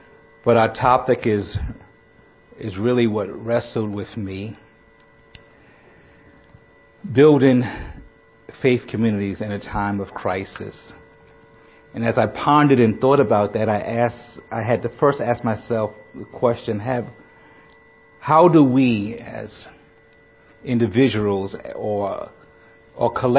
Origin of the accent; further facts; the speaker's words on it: Brooklyn, New York, United States; I grew up in Brooklyn, New York, and my dimes to just get to work.